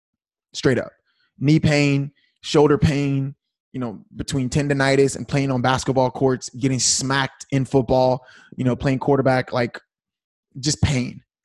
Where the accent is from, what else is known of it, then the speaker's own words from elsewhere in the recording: Fort Hood, Texas, United States; I grew up in Fort Hood, so